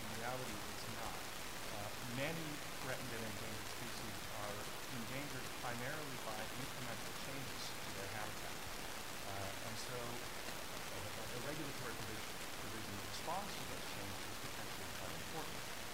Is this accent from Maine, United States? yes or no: yes; Maine, United States; these maps, which show my home state of Maine